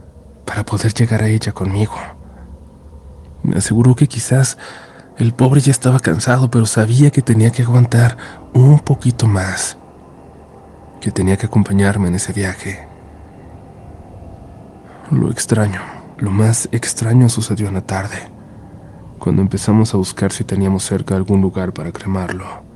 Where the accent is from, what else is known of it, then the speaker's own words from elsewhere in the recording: Chihuahua, Mexico; now in Ciudad Juárez, Mexico; Yo soy de Chihuahua, de la capital, pero cuando decidí irme a vivir con mi ahora esposo, en aquel entonces mi novio, él me propuso movernos a la frontera